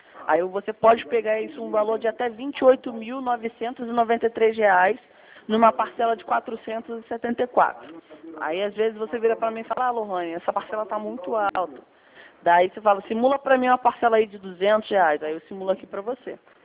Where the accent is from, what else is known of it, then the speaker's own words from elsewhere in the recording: Nova Iguaçu, Rio de Janeiro, Brazil; now in São Paulo, Brazil; Ah, meu ex-coterrâneo, eu sou de Nova Iguaçu também, só que agora eu estou em São Paulo.